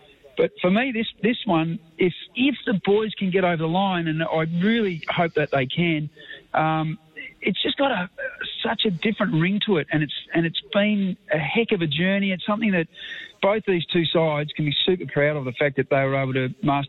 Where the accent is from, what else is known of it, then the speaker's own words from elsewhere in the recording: Geelong, Victoria, Australia; I'm a North Geelong boy